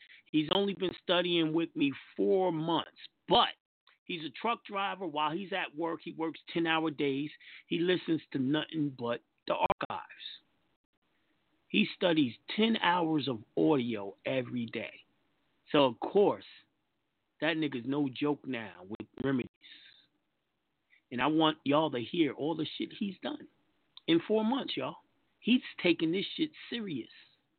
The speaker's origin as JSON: {"language": "English", "country": "United States", "said": "And I'm American. But I just come in with the motherfucking birth certificate, and they can't deny me to let me into this country. Why? I got proof I was born here."}